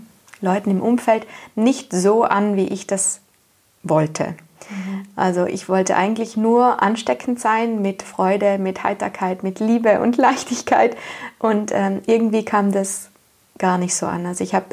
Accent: Trentino-Alto Adige, Italy; ich komme aus Südtirol, aus Italien und da, wo ich herkomme, es ist ein schönes Städtchen, es ist alles sehr idyllisch, man fühlt sich einfach nur wahnsinnig wohl, man hat schöne Berge um sich, liebe Leute, lächelnde Menschen und ich bin dort aufgewachsen

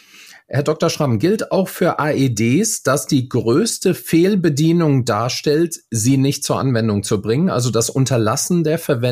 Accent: Frankfurt, Hesse, Germany; Ich komme jetzt nur aus Frankfurt

